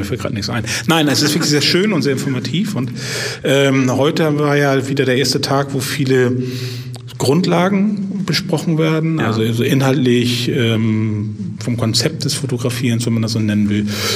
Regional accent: Hamburg, Germany; aus Hamburg und ja, ich komme aus Hamburg.

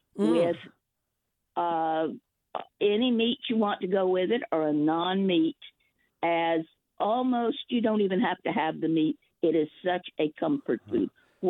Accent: the South, United States; now in Walnut Creek, United States; I grew up in the South and love the Southern food, but I miss one thing particular in California

